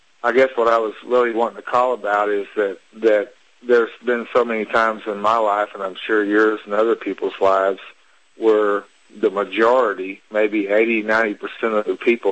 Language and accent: English; Texas, United States; I'm from Texas.